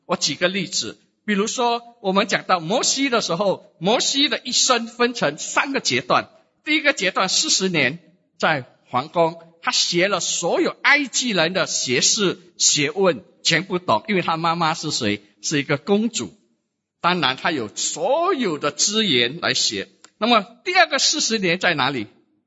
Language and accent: Chinese; Singapore; 我们新加坡人就说